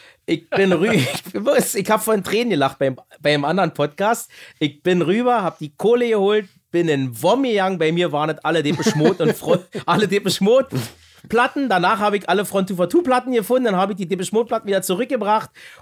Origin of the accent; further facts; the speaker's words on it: Frankfurt, Brandenburg, Germany; now in Berlin, Germany; ich komme aus Frankfurt-Oder